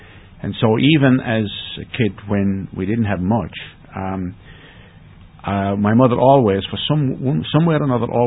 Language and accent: English; Ireland; As being Irish and being male, you don't ask questions.